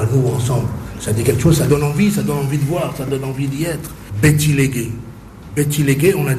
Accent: Central African Republic; en tant que Centrafricain

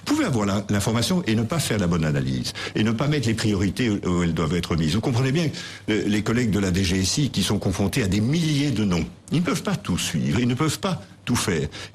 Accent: Belgium; Moi, je dirais que je suis belge

